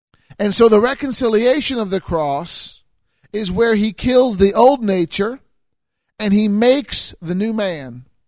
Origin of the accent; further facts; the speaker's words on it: Illinois, United States; I'm from Illinois, and I went to school in Tulsa, and I made several trips from Illinois to Tulsa.